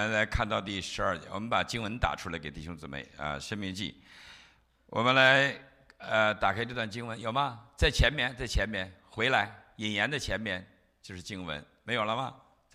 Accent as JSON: {"language": "Chinese", "country": "China", "lives_now": "United States", "said": "我常常想到我们来到美国的中国大陆的新移民，我们从中国来到美国"}